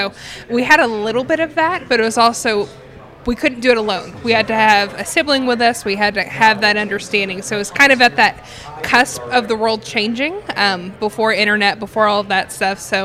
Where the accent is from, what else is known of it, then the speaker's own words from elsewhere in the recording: Houston, Texas, United States; You know, I'm originally from Houston, so born and raised in Houston, and we had a little bit of that.